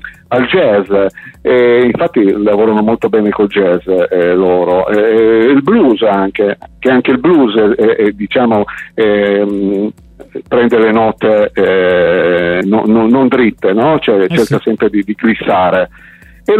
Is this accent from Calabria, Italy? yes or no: no; Ventimiglia, Liguria, Italy; io sono di Ventimiglia, no? Sai che Ventimiglia è una città di confine, sì. Una città, diciamo, forse più multietnica, sì. a livello italiano